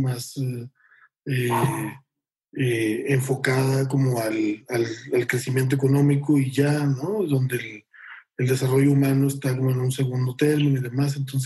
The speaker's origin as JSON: {"language": "Spanish", "town": "Monterrey", "region": "Nuevo León", "country": "Mexico", "said": "yo soy de Monterrey"}